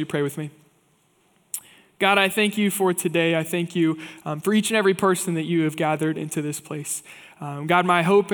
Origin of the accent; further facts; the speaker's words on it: Kansas, United States; For me, I'm originally from Kansas, so whenever I can, we try to make an 8-hour drive home